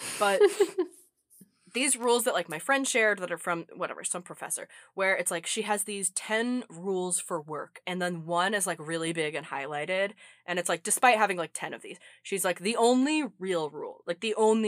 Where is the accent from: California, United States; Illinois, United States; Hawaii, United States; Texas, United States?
Texas, United States; I mean, I'm from Texas. Like, those lakes are weirdly warm.